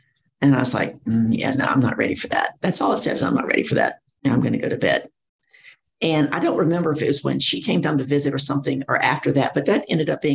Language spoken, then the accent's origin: English; Deep South, United States; Oh, man, I grew up in the Deep South, Southern Bible Belt, right?